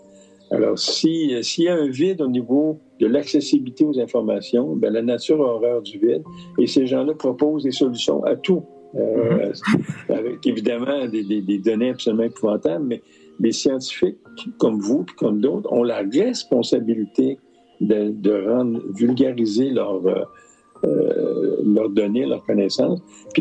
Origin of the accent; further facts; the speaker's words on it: Quebec City, Quebec, Canada; je suis de Québec